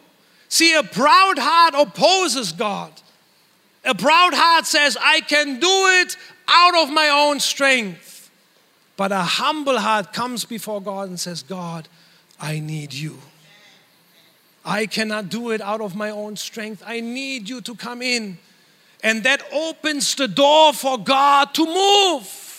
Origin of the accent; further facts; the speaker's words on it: Germany; Growing up in Germany, we had worship nights on a Friday night.